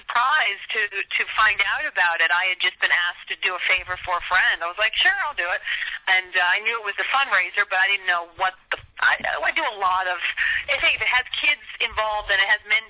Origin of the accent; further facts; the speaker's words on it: Atlanta, Georgia, United States; and I'm from Atlanta, Georgia, and when the Chattahoochee River turned a very odd shade of blue